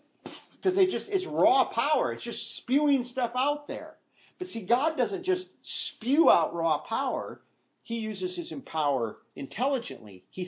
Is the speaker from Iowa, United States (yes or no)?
yes; Iowa, United States; and I come from Iowa, where you don't have to add as much to the soil as they do out here.